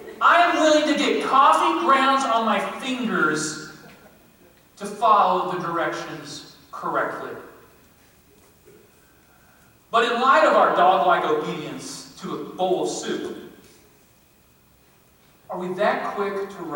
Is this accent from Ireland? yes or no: no; the South, United States; Only thing you're racing for is food and carbs and all that healthy stuff that we grew up on in the South.